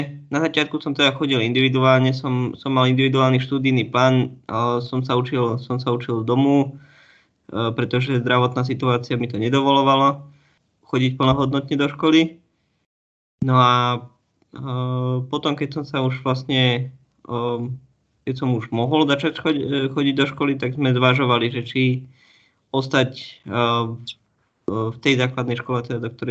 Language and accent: Slovak; Trnava, Trnava Region, Slovakia; now in Bratislava, Slovakia; Pochádzam z Trnavy, rodil som sa tam, aj som tam vyrastal. Momentálne žijem v Bratislave, som sa presťahoval kvôli práci. Mám 30 rokov.